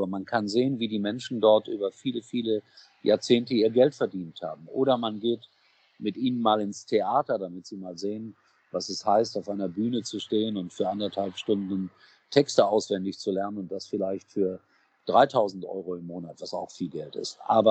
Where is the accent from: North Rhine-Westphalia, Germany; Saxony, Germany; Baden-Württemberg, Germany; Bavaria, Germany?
North Rhine-Westphalia, Germany; Gelsenkirchen; Guck mal, ich komme aus einer Stadt, ich bin in Schalke geboren. Das ist eine arme Stadt.